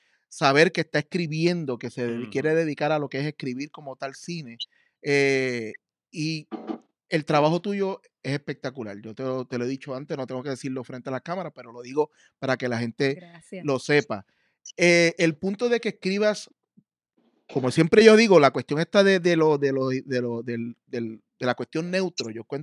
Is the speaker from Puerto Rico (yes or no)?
yes; Puerto Rico; nos pasa mucho como puertorriqueños que nos tienen que invalidar en otro lugar para que después digan que nosotros somos buenos.